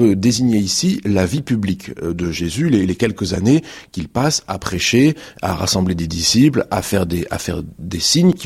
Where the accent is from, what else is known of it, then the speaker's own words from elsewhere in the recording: Marseille, Provence-Alpes-Côte d'Azur, France; je suis marseillais. Donc, au bord de la mer, mais sans connaître les marées.